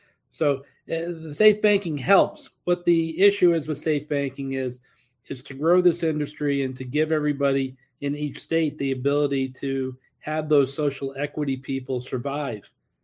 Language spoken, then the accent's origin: English; New England, United States; I mean, we're from New England, so going into Connecticut, New Jersey, New York, those are top states for us to look at.